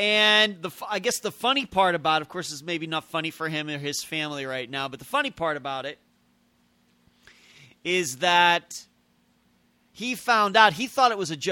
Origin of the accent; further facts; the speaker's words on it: Pennsylvania, United States; That was a little weird compared to like growing up in Pennsylvania, where I was used to going to school just September through May.